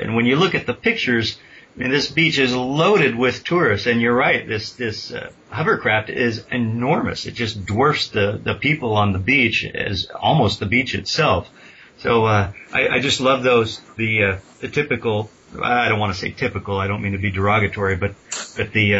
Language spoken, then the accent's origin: English; California, United States; I grew up down in Southern California, and one of the neat things that we used to watch was the hovercrafts going back and forth from Camp Pendleton.